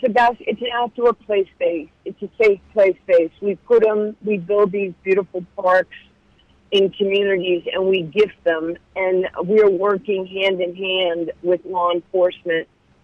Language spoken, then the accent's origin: English; New York, United States; when I was growing up in New York, the police officers were our heroes, not our adversaries.